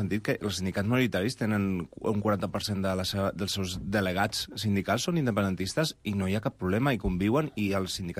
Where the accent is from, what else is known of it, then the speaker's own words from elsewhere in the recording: Barcelona, Catalonia, Spain; jo soc de Ciutat Meridiana, com vostè soc de Nou Barris